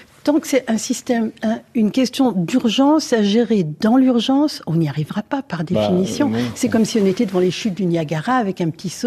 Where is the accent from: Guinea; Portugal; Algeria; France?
France; Paris, Île-de-France; En tant que Parisien, on le voit tout le temps.